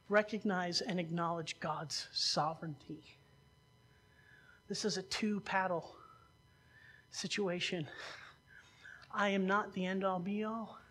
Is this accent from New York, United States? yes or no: no; Missouri, United States; Now I am from Missouri. I'm from the show me state.